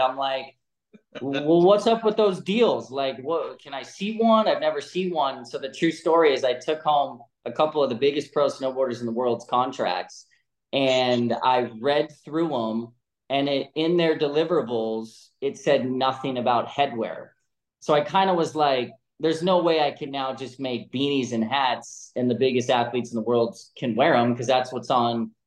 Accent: California, United States; Look, I grew up in California.

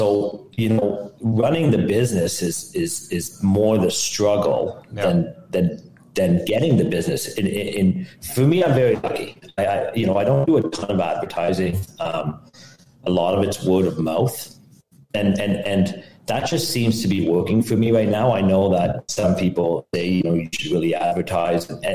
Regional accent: Ottawa, Ontario, Canada; I'm from Ottawa, Canada.

